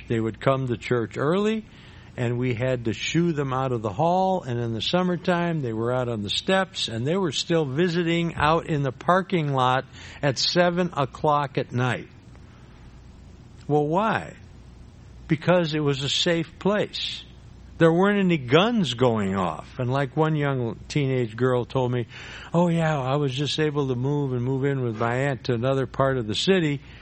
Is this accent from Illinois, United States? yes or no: yes; Chicago, Illinois, United States; Well, when I grew up driving in Chicago, going to church there, you learn to drive through these narrow residential streets.